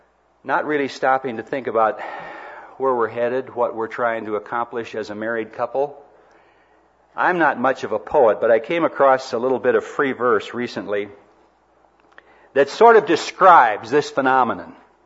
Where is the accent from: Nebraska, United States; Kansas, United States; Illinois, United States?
Illinois, United States; Peoria; also born or lived in Rushville, United States; And Peoria was my hometown. I was born in a little town downriver from there called Rushville, Illinois. Anybody know where Rushville, Illinois is?